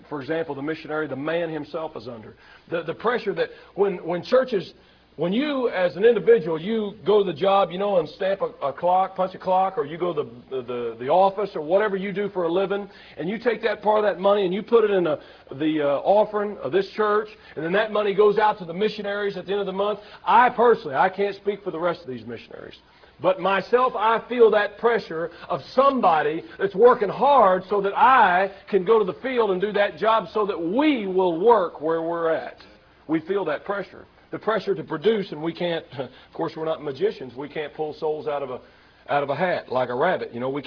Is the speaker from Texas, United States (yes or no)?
yes; Texas, United States; I'm originally from Texas. Those, you know, a lot of places in Texas, they carry a gun on the rack.